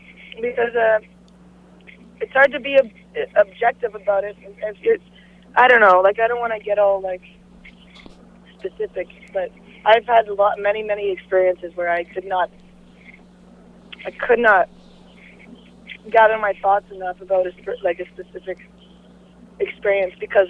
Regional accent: New Brunswick, Canada; born there; and I was born in New Brunswick.

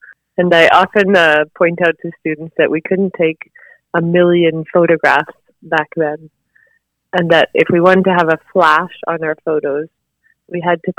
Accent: Vancouver, British Columbia, Canada; now in Sherbrooke, Canada; I've been living in the townships. I've been living around Sherbrooke since around 2010, and I grew up in Vancouver

